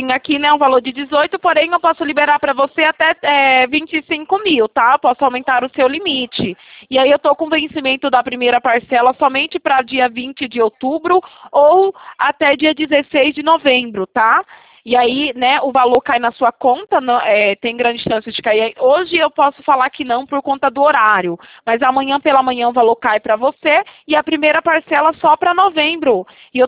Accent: Itatiba, São Paulo, Brazil; Eu sou da cidade de Itatiba, interior de São Paulo

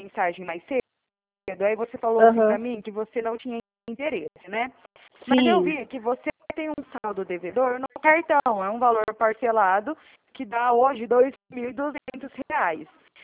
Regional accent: Araraquara, São Paulo, Brazil; sou aqui de Araraquara, aqui da Rua 3.

